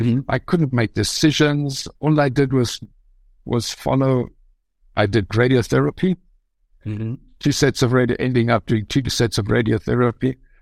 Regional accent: South Africa; moved away as an adult; also born or lived in Germany / London, United Kingdom; I grew up in South Africa. I studied photography there. I worked as a photographer as well. I am of German descent. I am German. After South Africa, I left, went to Germany

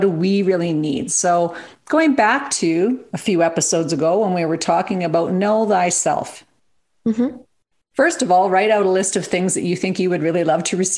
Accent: Canada; as a Canadian girl living in the subarctic weather

